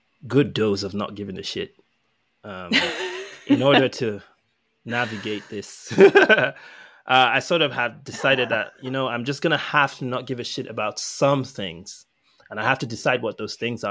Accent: Nigeria; because I grew up in Nigeria

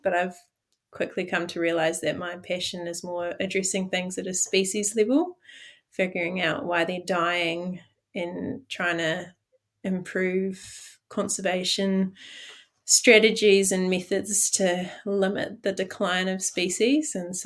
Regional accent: Dunedin, Otago, New Zealand; I grew up in the Otago Peninsula in Dunedin, sharing my backyard with sea lions and albatross.

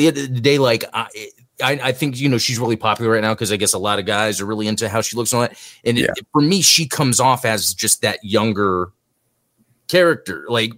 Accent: United States; the thing that was left out for as an American was Double Zeta

